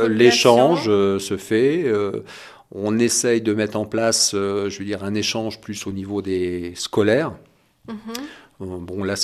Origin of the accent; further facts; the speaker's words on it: France; il est plus difficile, je pense, chez nous en France, de mettre en place ce genre d'échange que chez eux en Belgique.